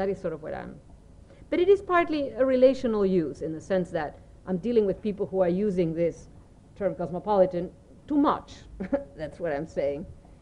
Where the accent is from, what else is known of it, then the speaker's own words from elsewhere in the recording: Buenos Aires, Argentina; English is a second language; I mean, Buenos Aires, I grew up in Buenos Aires.